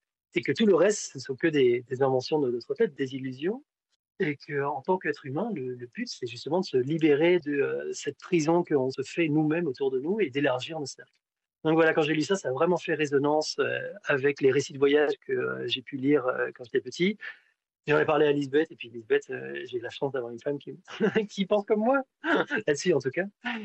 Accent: Belgium; mais en tant que Belge

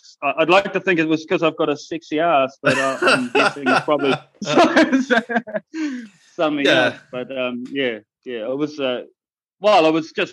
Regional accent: Netherlands; because I'm from Holland, like Europe

